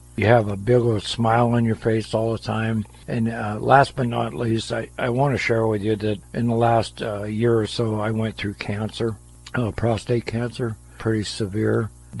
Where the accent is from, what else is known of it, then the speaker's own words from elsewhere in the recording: California, United States; moved away; I was from Southern California to the Northwest, and I just had nobody to talk to about anything.